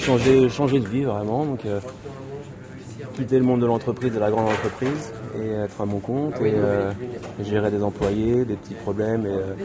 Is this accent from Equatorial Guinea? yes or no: no; France; accent: French; jouer la carte française avec mon accent français quand je parle anglais.